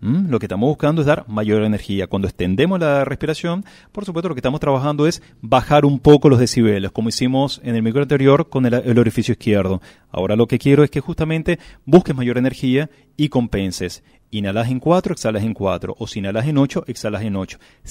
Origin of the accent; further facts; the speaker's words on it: San Javier, Córdoba, Argentina; soy de San Javier